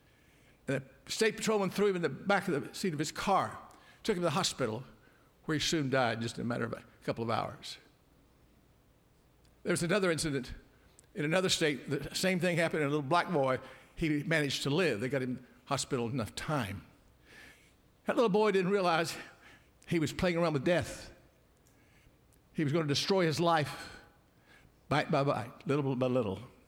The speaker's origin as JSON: {"language": "English", "region": "West Virginia", "country": "United States", "said": "I'm from West Virginia."}